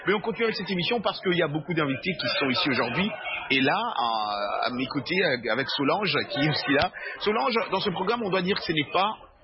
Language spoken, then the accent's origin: French; South Africa; Je suis asiatique, mais je suis de l'Afrique du Sud, de trois générations